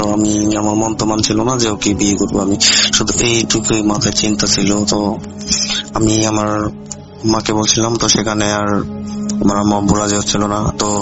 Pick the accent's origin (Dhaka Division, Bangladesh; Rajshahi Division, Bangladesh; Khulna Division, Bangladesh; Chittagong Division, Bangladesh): Dhaka Division, Bangladesh; Dhamrai; আমার বাড়ি হচ্ছে ঢাকায় ধামরাই থানার একটি গ্রামে।